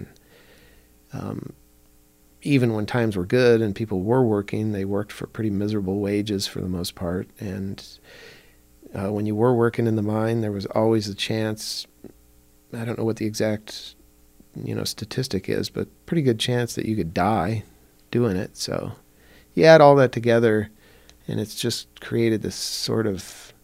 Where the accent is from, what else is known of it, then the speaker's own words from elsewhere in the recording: Helena, Montana, United States; also born or lived in Butte; I grew up in Helena, but I was born in Butte, and all of my extended family still lives there.